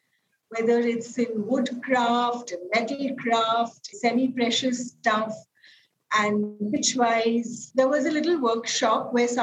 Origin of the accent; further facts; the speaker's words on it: Mumbai, Maharashtra, India; growing up in Bombay, you know how it is